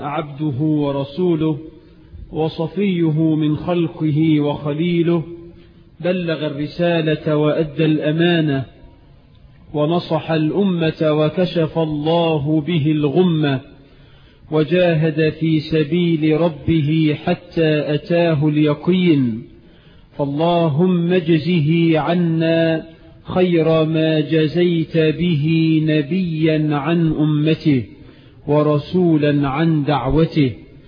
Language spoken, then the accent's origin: Arabic; Egypt; اللهم اجعل بلدنا مصر آمنة مطمئنة